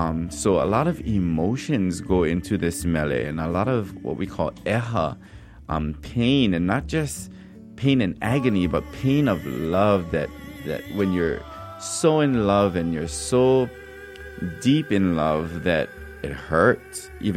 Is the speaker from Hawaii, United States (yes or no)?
yes; Hilo, Hawaii, United States; I'm from Hilo, so it's just the fabric that makes up Hilo. It's part of that fabric that makes up the small sleepy town of Hilo on the island of Hawaii.